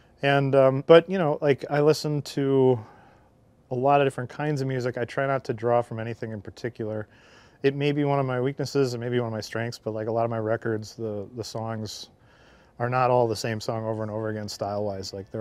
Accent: Green Bay, Wisconsin, United States; born there; Wisconsin kid. I was born in Green Bay.

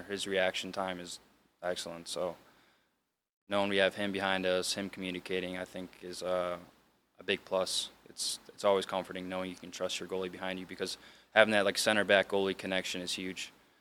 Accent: San Diego, California, United States; born there; Well, so I was born in San Diego. I lived there until I was like five, but I don't really remember it too much

